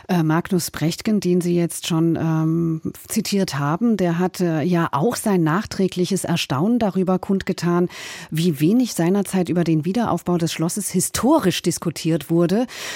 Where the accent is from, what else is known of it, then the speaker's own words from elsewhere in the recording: Berlin, Germany; ich als Berliner Bürgerin erinnere mich da ein bisschen dran, anders dran.